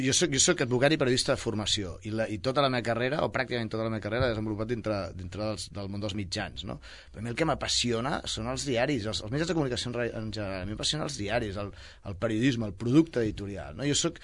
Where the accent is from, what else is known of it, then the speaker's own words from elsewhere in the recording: Sabadell, Catalonia, Spain; jo sóc de Sabadell, nascut i criat a Sabadell, i això marca